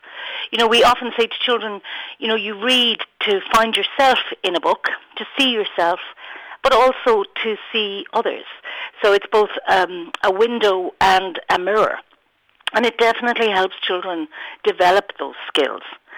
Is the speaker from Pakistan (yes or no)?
no; Galway, Connacht, Ireland; I'm from Galway, and having been born and reared here